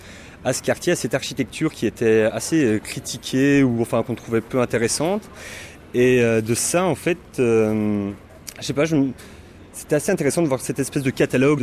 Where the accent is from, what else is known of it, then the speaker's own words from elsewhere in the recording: Charleroi, Wallonia, Belgium; also born or lived in Brussels; Je suis de Charleroi à la base et en arrivant à Bruxelles, là où j'ai passé 7 ans en fait